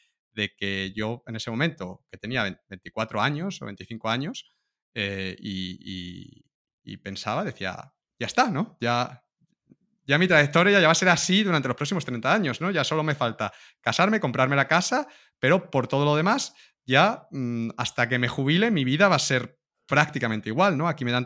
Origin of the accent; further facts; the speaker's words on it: Cáceres, Extremadura, Spain; soy natural de Cáceres, Cáceres capital